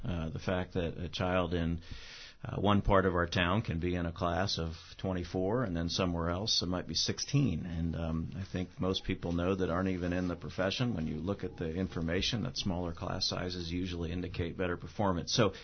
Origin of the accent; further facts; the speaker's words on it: Virginia, United States; I guess because I grew up in Northern Virginia